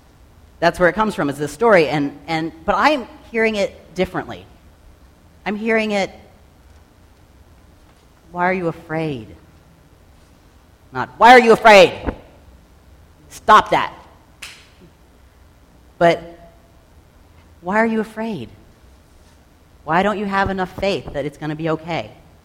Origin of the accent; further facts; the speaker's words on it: Tampa, Florida, United States; I was born and raised here in Tampa